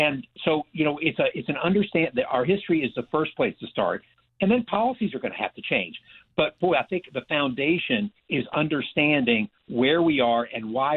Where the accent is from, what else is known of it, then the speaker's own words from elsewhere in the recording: Virginia, United States; My home state of Virginia is now doing a wonderful job by teaching this so that they don't get the same thing I did.